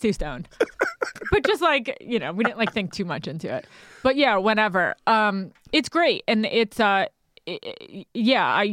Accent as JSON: {"language": "English", "region": "New York", "country": "United States", "said": "Maybe he responded in that tone to me, but I didn't see it because I'm from New York."}